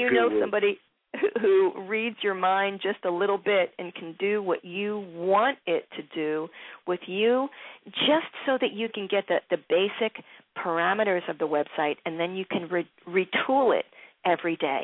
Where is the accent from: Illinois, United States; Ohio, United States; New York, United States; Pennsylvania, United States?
Pennsylvania, United States; Jenkintown; Because I came from Jenkintown, and I don't even know what's happening there.